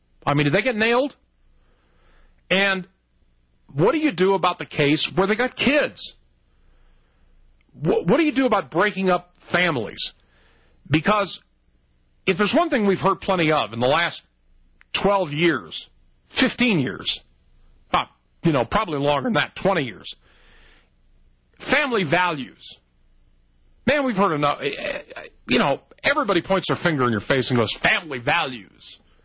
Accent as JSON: {"language": "English", "region": "the West", "country": "United States", "said": "I'm from the West. I love the West. No place I'd rather live."}